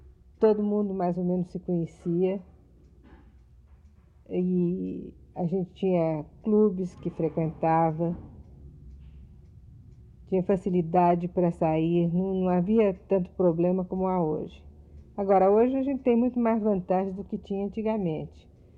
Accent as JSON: {"language": "Portuguese", "region": "São Paulo", "country": "Brazil", "tie": "born or raised there", "said": "Bom, eu nasci em São Paulo já há bastante tempo, conheci São Paulo muito provinciana, como era considerada naquela época"}